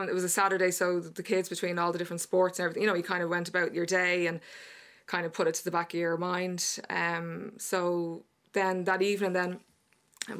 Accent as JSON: {"language": "English", "town": "Rathfarnham", "region": "County Dublin", "country": "Ireland", "said": "So prior to that, I lived in Fir House for about 12 years, and I'm actually from Rockbrook in Rathfarnham originally."}